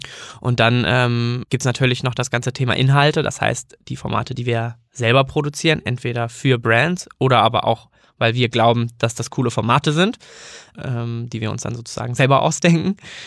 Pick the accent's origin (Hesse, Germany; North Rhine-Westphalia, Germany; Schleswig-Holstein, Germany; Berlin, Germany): Schleswig-Holstein, Germany; moved away as an adult; Nee, ich komme eigentlich aus der Nähe von Kiel und bin dann nach dem Abi nach Bremen gegangen